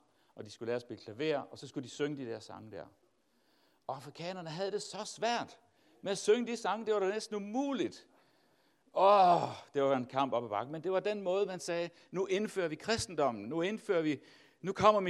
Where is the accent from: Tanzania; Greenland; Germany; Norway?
Tanzania; dengang Svend og Lena og mig, vi voksede op i Tanzania